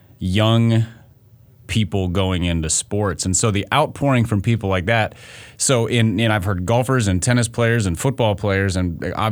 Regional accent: Minnesota, United States; plus I grew up in Minnesota, so I was a Timberwolves fan

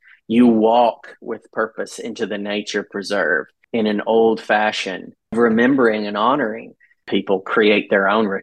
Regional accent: the South, United States; You know, I was raised in the South and taken to church as a form of socialization, because when you live like we did in the country without neighbors close to you

